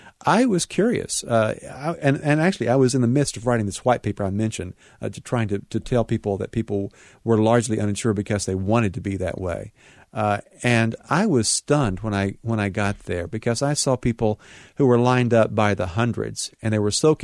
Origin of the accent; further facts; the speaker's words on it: Tennessee, United States; also born or lived in North Carolina; I was born in North Carolina in the mountains. I grew up on the other side of the mountains in East Tennessee.